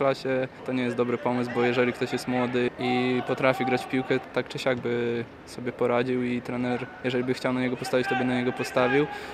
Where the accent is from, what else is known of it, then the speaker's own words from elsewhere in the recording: Białystok, Podlaskie Voivodeship, Poland; Zawsze mówiłem, że jestem stąd